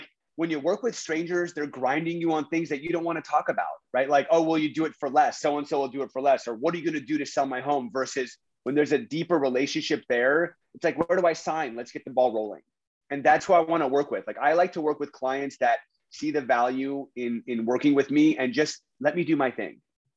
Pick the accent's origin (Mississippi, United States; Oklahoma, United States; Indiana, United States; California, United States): California, United States; Yeah, the might be seem a little excessive, but I'm like, I'm from Orange County or I'm from OC.